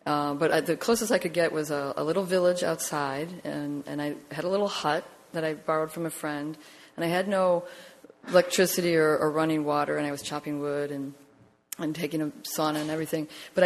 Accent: United States; They'd hear my accent, and I'd say, I'm American.

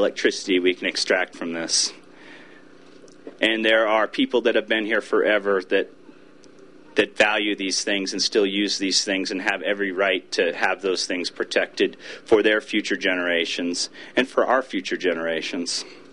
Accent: United States; as an American person, which I'm reluctant to admit, but I was born into it

